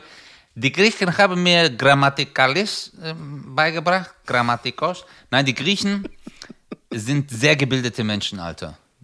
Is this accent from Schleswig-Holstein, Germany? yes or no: no; Stuttgart, Baden-Württemberg, Germany; ey, wo kommst du her? Ich so, Stuttgart.